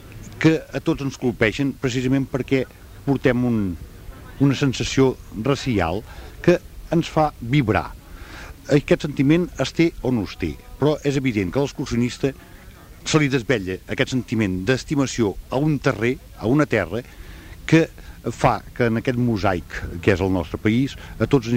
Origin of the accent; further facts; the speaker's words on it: Catalonia, Spain; born there; now in Barcelona, Spain; Sí, jo he vingut des de Barcelona. Convé dir que jo sóc nat al Camp de Tarragona, o sigui, no sóc pròpiament barceloní, visc a Barcelona ja fa molts anys